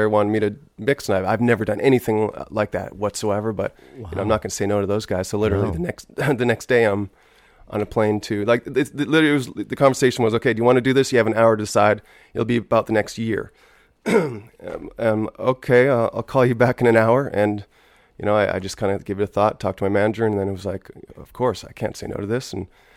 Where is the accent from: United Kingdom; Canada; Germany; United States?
Canada; Vancouver, British Columbia; moved away as an adult; born and raised in Vancouver till I was about, I guess, 18.